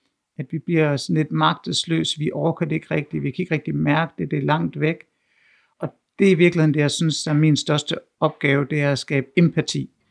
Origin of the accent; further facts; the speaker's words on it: Store Sjørup, Central Denmark Region, Denmark; der hvor jeg kommer fra, Store Sjørup. Som man måske kan fornemme, det er ude på landet, det er ude på Djursland i Jylland. Og der er jeg opvokset i et kollektiv i den her lille bitte landsby, hvor der ikke bor mere end 100 mennesker.